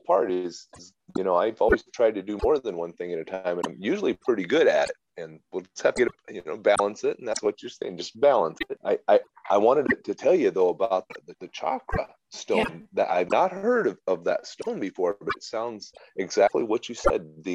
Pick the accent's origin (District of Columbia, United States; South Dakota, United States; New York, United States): South Dakota, United States; I was born and raised out in South Dakota in the Great Plains of the United States.